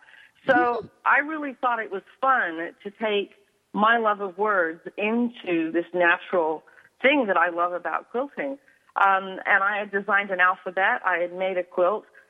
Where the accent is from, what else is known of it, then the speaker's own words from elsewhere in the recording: England, United Kingdom; I grew up in England